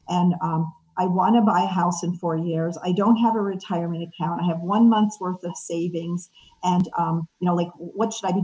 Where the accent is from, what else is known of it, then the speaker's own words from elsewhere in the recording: Maryland, United States; also born or lived in Washington, D.C.; So I'm from DC also, grew up on the other side of the river from where your wife did. I grew up in the Montgomery County, Maryland area.